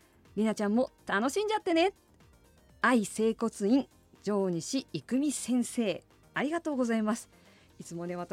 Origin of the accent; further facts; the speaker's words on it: Asahikawa, Hokkaido, Japan; これは私の出身地旭川からも届きましたね